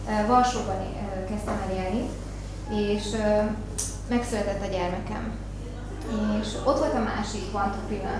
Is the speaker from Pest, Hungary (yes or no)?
no; Borsod-Abaúj-Zemplén, Hungary; én egy faluban nőttem föl, egy 500 lelket számoló kis faluban, Borsod megyében